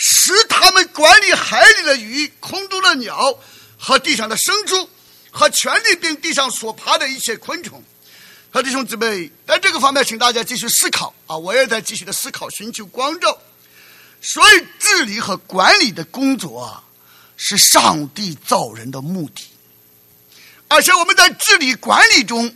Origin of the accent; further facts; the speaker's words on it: China; 而耶稣讲的最重的一个话，我们中国人最不容易接受的是，我父做工到如今我也做工。